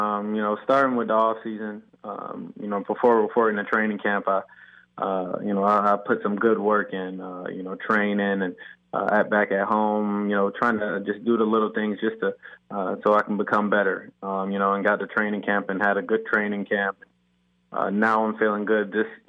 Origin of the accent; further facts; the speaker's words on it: Syracuse, New York, United States; You know, growing up in Syracuse, I knew I needed something different. And I also have some family down south in Orlando.